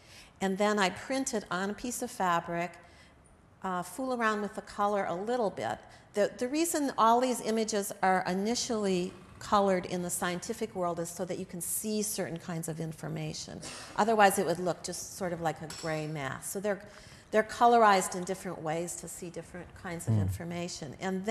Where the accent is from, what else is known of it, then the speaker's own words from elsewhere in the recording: Wisconsin, United States; And also, I grew up Catholic in Wisconsin, and I have always felt that that's a part of my using red